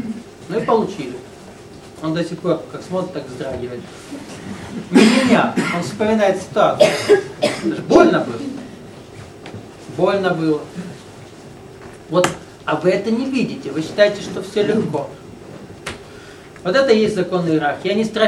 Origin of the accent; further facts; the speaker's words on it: Russia; also born or lived in Ukraine; А я вырос в России, только, хотя жил на Украине, только по-русски.